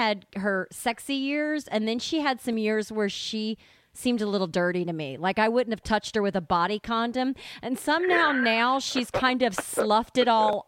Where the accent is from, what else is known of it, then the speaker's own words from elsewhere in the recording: the South, United States; I'm from the South. I see it every now and again.